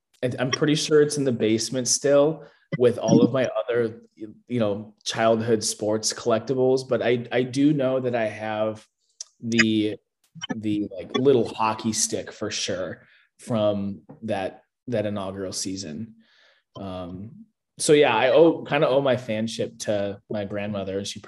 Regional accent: Minnesota, United States; growing up in Minnesota, I was introduced to hockey through watching North Stars games.

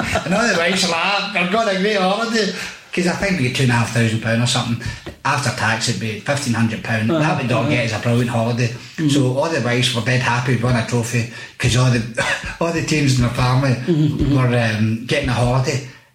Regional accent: Glasgow, Scotland, United Kingdom; I was brought up in Easter House, and it's a tough place

